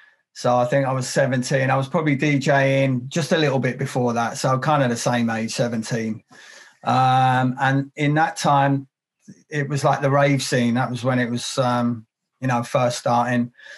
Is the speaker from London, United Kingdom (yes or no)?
yes; London, United Kingdom; So I'm from London, England, UK, and the house scene is pretty good, man.